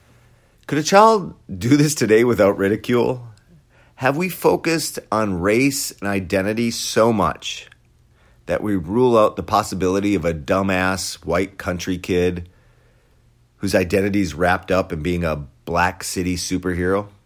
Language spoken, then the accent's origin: English; Wisconsin, United States; when I was growing up in Lily White, rural Wisconsin